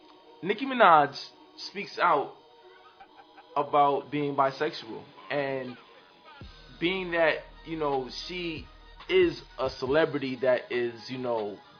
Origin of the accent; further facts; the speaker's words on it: New York, United States; Summer Jam, being that we're from New York, is something that's been a part of the not only hip-hop, the New York culture